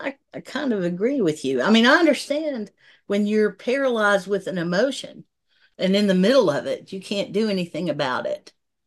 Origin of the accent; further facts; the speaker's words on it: Appalachia, United States; the subtle art of being a Appalachian woman